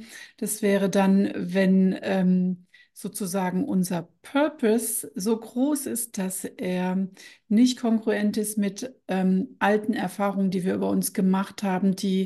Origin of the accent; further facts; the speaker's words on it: Odenwald, Germany; Und ich komme ja hier aus dem Odenwald